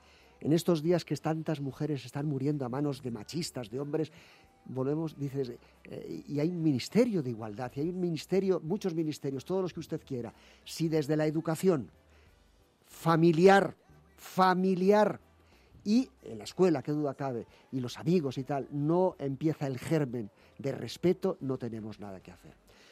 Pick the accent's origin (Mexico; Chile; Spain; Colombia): Spain; ¿Somos los españoles racistas?